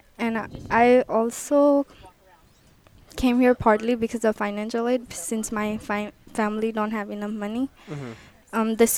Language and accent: English; Nepal; English is a second language; now in Oakland, United States; I was born in Nepal, and I was raised there, and I came here in 2008, and I live in Oakland now.